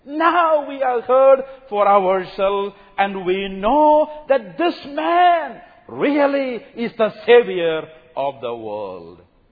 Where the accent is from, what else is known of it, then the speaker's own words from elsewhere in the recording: South India, India; accent: southern; from my accent you can understand, I come from South India. I have a southern accent like some of y'all.